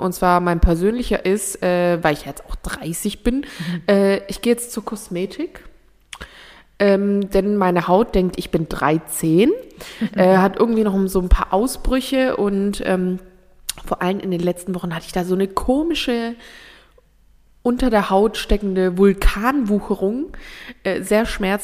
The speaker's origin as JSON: {"language": "German", "region": "Baden-Württemberg", "country": "Germany", "said": "weil da bin ich Schwabe"}